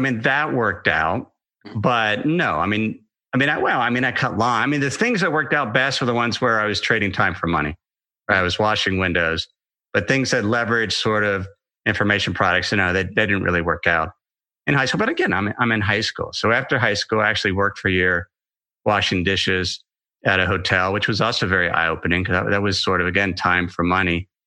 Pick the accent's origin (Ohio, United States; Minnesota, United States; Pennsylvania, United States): Ohio, United States; I grew up in Ohio and I was a single family household.